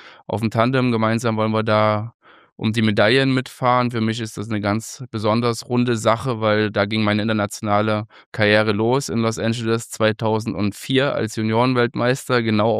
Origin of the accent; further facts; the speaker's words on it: Gera, Thuringia, Germany; Ich komme ursprünglich aus Gera, aus Thüringen. War damals eine Radsporthochburg.